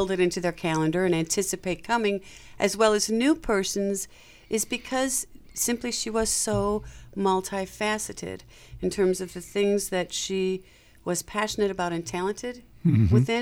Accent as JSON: {"language": "English", "town": "Chicago", "region": "Illinois", "country": "United States", "tie": "born or raised there", "said": "if I were to think of when I was young growing up in Chicago, I went to go see the Nutcracker Suite each"}